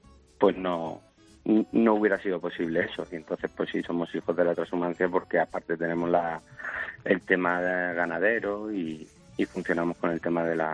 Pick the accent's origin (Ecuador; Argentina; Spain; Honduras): Spain; Extremadura; now in Oncala, Spain; mi madre extremeña, mi padre de aquí de Oncala, soriano, y claro, con el tema de la transhumancia, mi padre bajó a Extremadura, conoció a mi madre, y mi hermana y yo ya somos extremeños. Y ahora, pues nosotros hemos vuelto a Soria. Y estamos aquí en Oncala